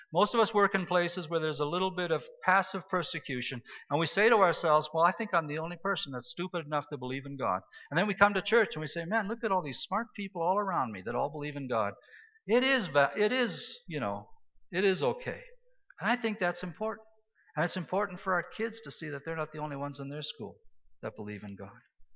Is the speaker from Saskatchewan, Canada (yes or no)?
yes; Saskatchewan, Canada; Well, I was a kid from Saskatchewan. I didn't know what a chainsaw was. I'd never played with one. You know, in Saskatchewan, you can cut any tree down with a paring knife.